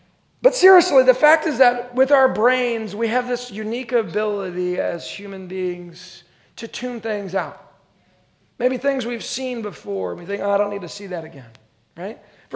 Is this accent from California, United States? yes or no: yes; California, United States; but I'm a Californian, and I love the beaches of California